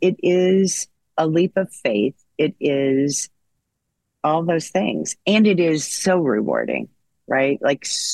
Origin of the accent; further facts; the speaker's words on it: Indianapolis, Indiana, United States; Well, I mean, it was never said, but I am from Indianapolis, Indiana.